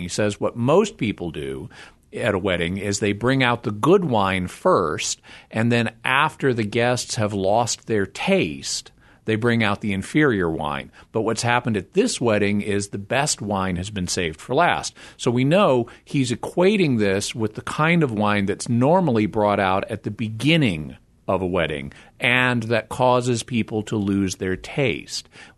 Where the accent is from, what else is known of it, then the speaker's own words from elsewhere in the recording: the South, United States; I mean, I grew up in, as I mentioned, I grew up in the South, and so I grew up in an environment that was somewhat skeptical of alcohol culturally